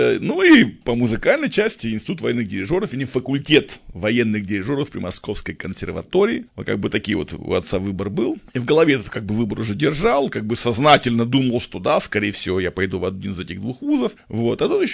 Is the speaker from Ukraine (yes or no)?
yes; Ukraine; moved away; also born or lived in Kamchatka; мама отвезла меня к бабушке на Украину, вернее, к маме моего отца. Вот. Мама моего отца была абсолютной хохлушкой. То есть я вообще, говорят, что я до 5 лет не говорил по-русскому. На русском языке, говорил чисто на украинском языке